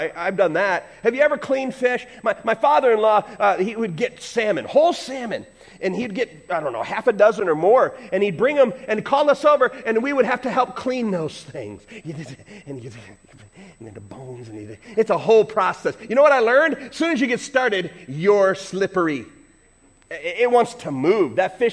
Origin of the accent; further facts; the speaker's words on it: Chicago, Illinois, United States; Again, I grew up in Chicago, so I'm not the one to be talking about this.